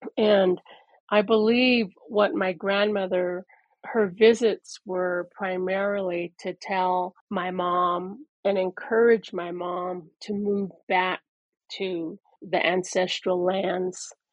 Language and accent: English; Fort Defiance, Arizona, United States; also born or lived in Shiprock, New Mexico; I was born in Shiprock, New Mexico. … his job took us to Fort Defiance, Arizona.